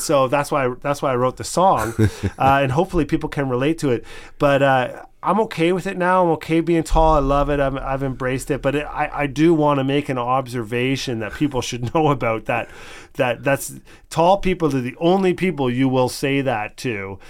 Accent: Burlington, Ontario, Canada; came from a Dutch upbringing, so things were Dutch. We had, like, Dutch traditions, and, you know, I was raised in Burlington, Ontario

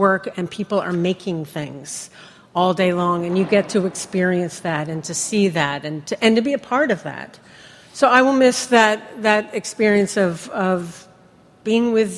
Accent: Massachusetts, United States; Yeah. I grew up in Massachusetts. My dad was a teacher. My mom, I guess we would say in the 50s, was a homemaker. And I lived on a boys' boarding school campus in Massachusetts, which is a pretty strange place to grow up.

